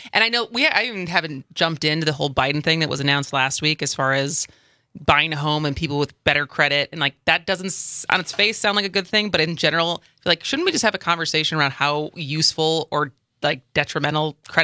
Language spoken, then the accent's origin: English; Madison, Wisconsin, United States; I grew up in Madison